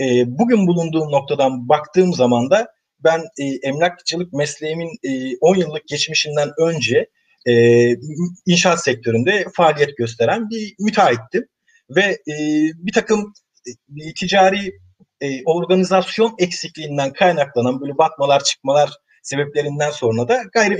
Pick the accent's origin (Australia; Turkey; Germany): Turkey; Sapanca, Sakarya; 14 yaşındaki bir çocukken ben Sapancalıyım aslında, Adapazarlı.